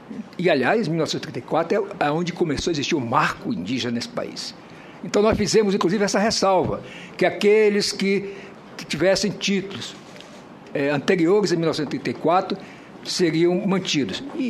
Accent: Roraima, Brazil; born there; eu passei 15 anos no meu estado, nasci em Roraima, portanto, conheço o problema desde de jovem.

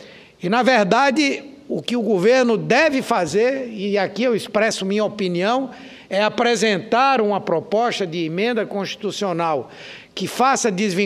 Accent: Northeast Region, Brazil; eu, como nordestino, recuso-me a aprovar uma proposta como essa

